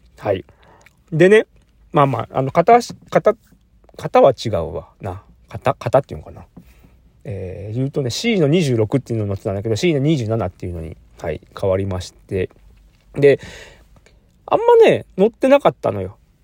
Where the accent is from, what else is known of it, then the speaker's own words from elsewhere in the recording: Kobe, Hyogo, Japan; also born or lived in Chiba; 千葉に住んでた時に、帰省で、うちの実家の神戸行く